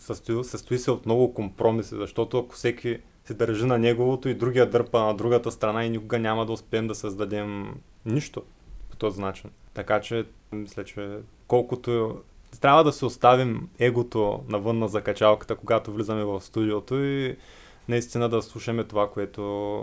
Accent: Beloslav, Varna Province, Bulgaria; Аз съм от Белослав.

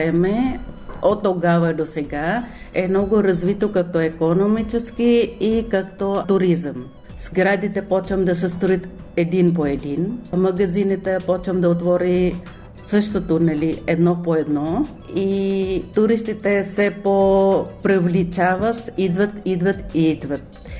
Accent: Indonesia; Bulgarian is a second language; now in Bulgaria; Защото аз идвам от Индонезия, транзит в Малезия

